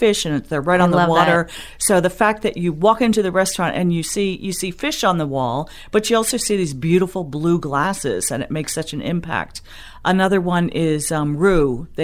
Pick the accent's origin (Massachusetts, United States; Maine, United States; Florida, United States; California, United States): Florida, United States; Miami; I was born and raised in Miami.